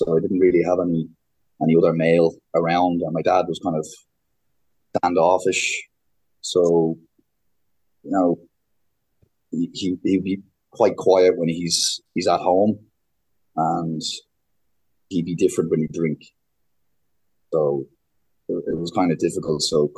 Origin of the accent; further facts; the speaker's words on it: Dublin, Leinster, Ireland; I was raised Catholic in Dublin in Ireland. Born in 1983, the youngest of five.